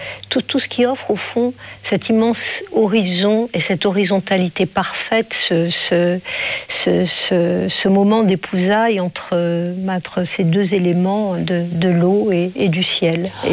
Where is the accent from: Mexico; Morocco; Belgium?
Morocco; Rabat, Rabat-Salé-Kénitra; born there; puisque le Maroc, je suis née à Rabat.